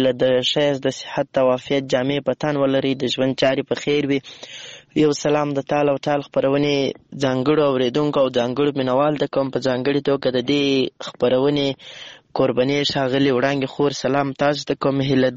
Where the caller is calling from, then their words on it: Lashkar Gah, Helmand, Afghanistan; accent: Helmandi; له هلمند په مرکز لشکرګاه شاره پیغام درته پرېږدم.